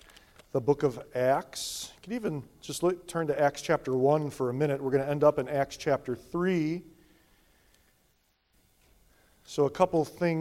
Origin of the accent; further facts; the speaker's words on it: Naperville, Illinois, United States; Number one, Naperville's my hometown.